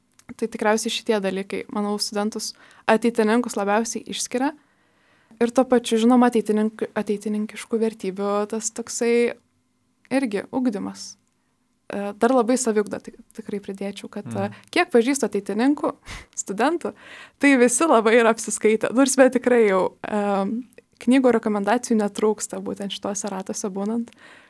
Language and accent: Lithuanian; Kaunas, Kaunas County, Lithuania; esu kaunietė, tai irgi jau truputėlį galima apie mane kažką sužinoti, bent jau kurią krepšino komandą palaikau.